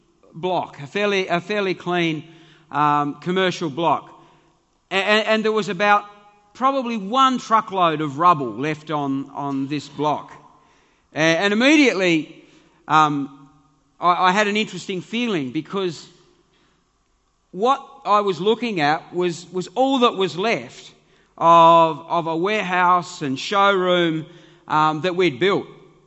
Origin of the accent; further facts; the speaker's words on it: Devonport, Tasmania, Australia; I grew up in Devonport, and we used to talk about Tulla, people from Tulla.